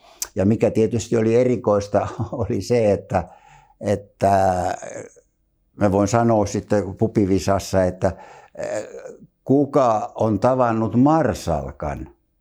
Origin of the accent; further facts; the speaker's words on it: Tampere, Pirkanmaa, Finland; born there; minä olen syntynyt Pispalaan ja Pispalassa oli yhteiset saunat